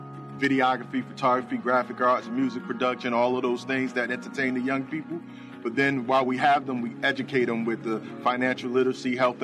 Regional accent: Newark, New Jersey, United States; born and raised in Newark, New Jersey, Brick City.

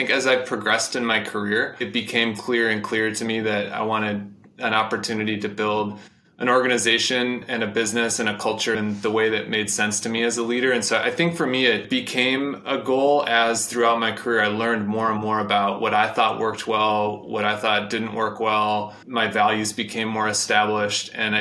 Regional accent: Midwest, United States; I think that to me is a lot about what growing up in the Midwest is about. That's something that's followed me through my life and my career

